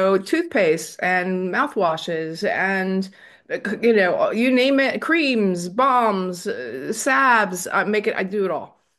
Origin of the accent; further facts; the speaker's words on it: Philadelphia, Pennsylvania, United States; born there; now in Phoenix, United States; Well, I live in Phoenix, Arizona, but I was born in Philadelphia.